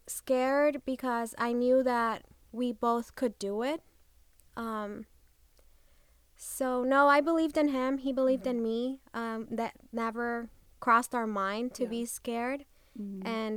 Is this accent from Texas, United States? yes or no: yes; McAllen, Texas, United States; also born or lived in Michoacán, Mexico; now in Austin, United States; I was born in Michoacán. I moved to Texas when I was about 5 years old. I grew up in the Valley, McAllen, Texas. And middle school, I moved here to Austin. So I've been here in Austin for over 30 years now.